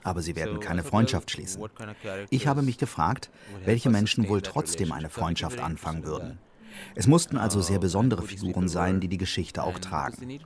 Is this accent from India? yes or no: yes; Mumbai, Maharashtra, India; moved away as an adult; now in New York, United States; Es ist irgendwie noch immer mein Zuhause, auch wenn ich mittlerweile in New York lebe. Ich bin in Mumbai aufgewachsen und diese Jahre der Kindheit sind sehr prägend. Ich bin erst mit 19 weggezogen.